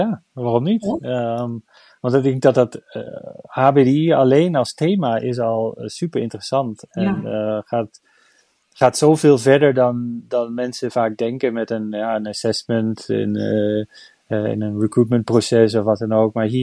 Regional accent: Netherlands; now in Germany; Dus ik ben als Nederlander toch een watermens.

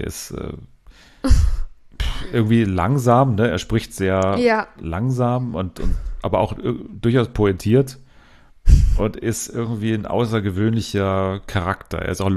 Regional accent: Munich, Bavaria, Germany; Ich komme aus München, genau, ja.

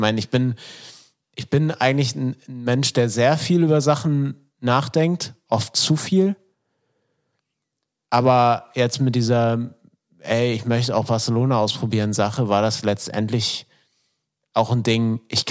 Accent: Flensburg, Schleswig-Holstein, Germany; Also in Flensburg, da wo ich herkomme.

